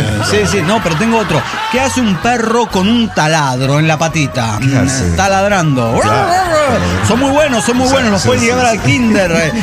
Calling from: Cochabamba, Bolivia; de Cochabamba, Bolivia.

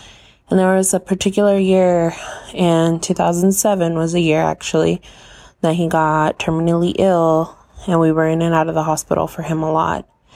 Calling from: Yuma, Arizona, United States; I'm recording this from Yuma, Arizona.

